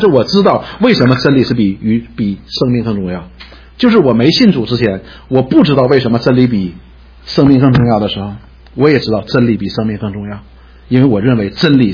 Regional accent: China; 实际作为我们中国人来说

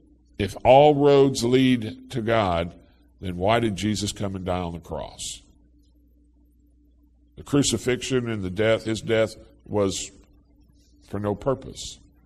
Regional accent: Hawaii, United States; born there; also born or lived in Indonesia; I was born in Hawaii, where obviously there are Eastern influences. I lived in Indonesia, the largest Muslim country in the world, between the ages of 6 and 10. My father was from Kenya

